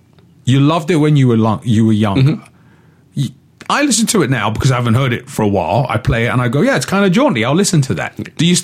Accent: England, United Kingdom; when I grew up in England back in the 70s and 80s, TV programming was full of American TV shows.

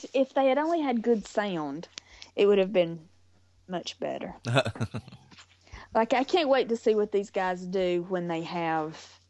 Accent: Jasper, Alabama, United States; born there; we live halfway between Jasper and Birmingham. So, like, I was born in Jasper.

